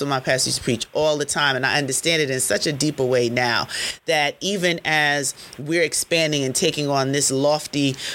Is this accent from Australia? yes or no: no; Jamaica; I'm Jamaican